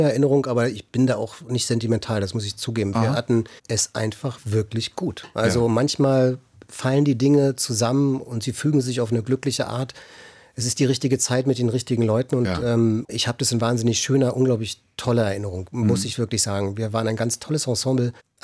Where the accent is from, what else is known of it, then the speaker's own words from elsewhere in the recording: Berlin, Germany; ich bin Ossi, ich komme aus Ost-Berlin und bin auf eine gewisse Weise auch stolz drauf.